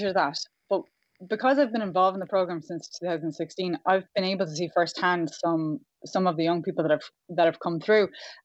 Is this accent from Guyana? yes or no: no; County Galway, Ireland; born or raised there